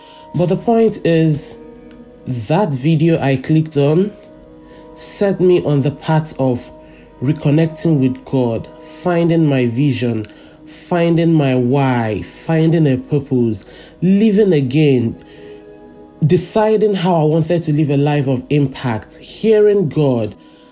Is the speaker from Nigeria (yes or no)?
yes; Nigeria; now in London, United Kingdom; I'm Nigerian